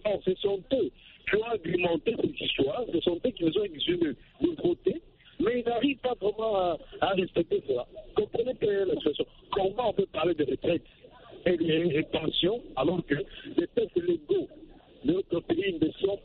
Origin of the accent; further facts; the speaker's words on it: DR Congo; chez nous en RDC